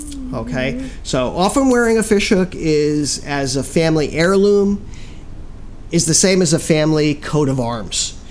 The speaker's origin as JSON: {"language": "English", "town": "Miami", "region": "Florida", "country": "United States", "said": "because I'm from Miami originally."}